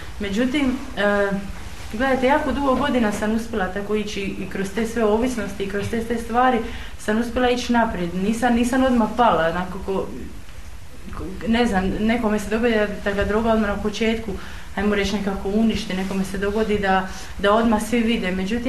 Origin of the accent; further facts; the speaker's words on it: Croatia; dolazim iz Hrvatske, imam 30 godina i tu sam sa svojim čerkom od 4 godine.